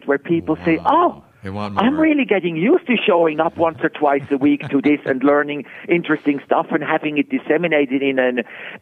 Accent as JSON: {"language": "English", "country": "Switzerland", "tie": "born or raised there", "moved": "as an adult", "lives_now": "Australia", "said": "I was born and raised in Switzerland and into probably a God-fearing Methodist family."}